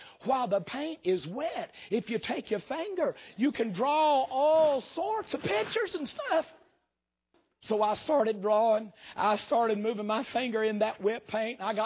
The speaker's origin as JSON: {"language": "English", "town": "North Wilkesboro", "region": "North Carolina", "country": "United States", "tie": "born or raised there", "also_born_or_lived": "Hays", "said": "growing up and my house in Hayes, North Carolina. So I always respond when I'm asked, where are you from? By saying North Wilkesboro, North Carolina."}